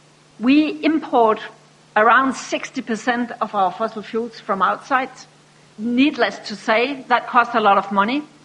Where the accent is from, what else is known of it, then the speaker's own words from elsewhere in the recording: Denmark; I come from Denmark.